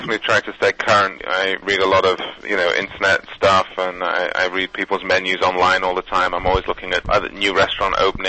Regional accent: North West England, United Kingdom; Yeah, actually I'm from Cheshire

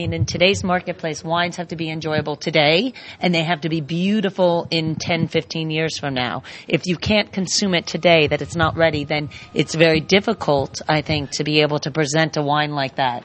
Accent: United States; accent: American; Yes, you could tell by my accent.

